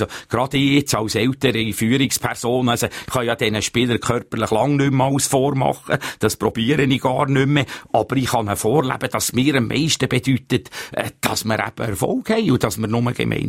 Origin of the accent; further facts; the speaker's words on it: Bern, Switzerland; Klar, als Berner stehe ich dazu, das ist schade.